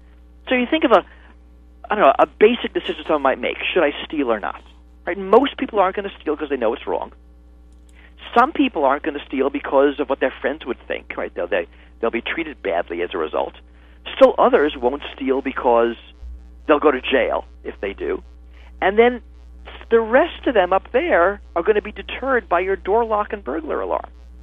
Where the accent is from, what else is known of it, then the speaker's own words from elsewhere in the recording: Minneapolis, Minnesota, United States; I'm kind of trusting the whole legal and social system in my hometown of Minneapolis